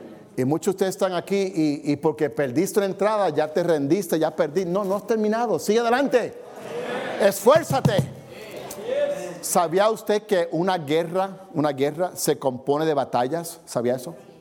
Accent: New York, United States; yo soy de Nueva York, soy fanático de los Yankees, amén.

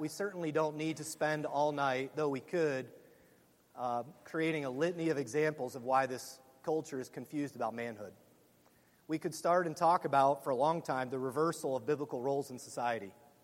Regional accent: Pennsylvania, United States; Yeah, I'm from Pennsylvania, so all the southern boys can have their grits. I'll have my scrapple and shoe fly pie.

